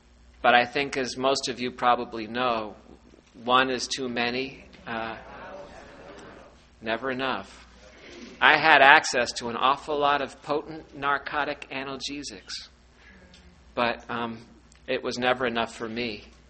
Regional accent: New York, United States; I'm from New York. We don't do that in New York.

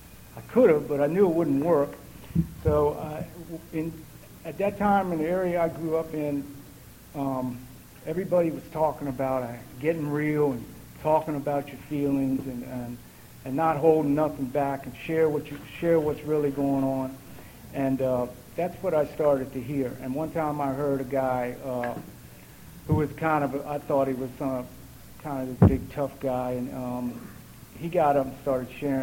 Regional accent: Washington, District of Columbia, United States; And I grew up in Washington, and I did just about all of my using and running in D.C.

